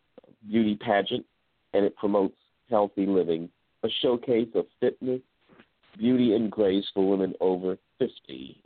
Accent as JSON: {"language": "English", "country": "Bermuda", "tie": "born or raised there", "said": "I was growing up in Bermuda back in the day, and we actually did have afternoon tea, you know, because Bermuda's a British island."}